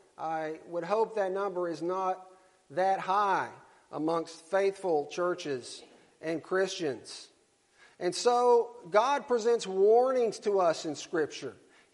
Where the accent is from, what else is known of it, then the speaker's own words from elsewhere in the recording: Alabama, United States; It's good to be back in my home state of Alabama.